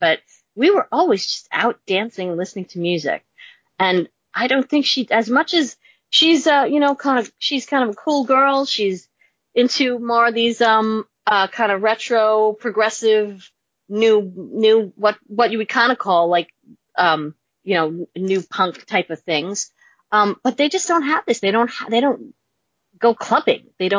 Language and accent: English; New York, United States; I grew up in New York, and when I graduated high school, it was legal to drink at 18.